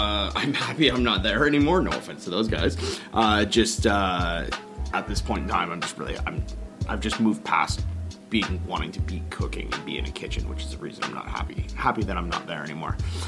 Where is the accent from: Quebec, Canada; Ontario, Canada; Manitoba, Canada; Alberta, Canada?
Ontario, Canada; London; Growing up in London, Ontario, which is, you know, obviously not anywhere near the size of Montreal or the scope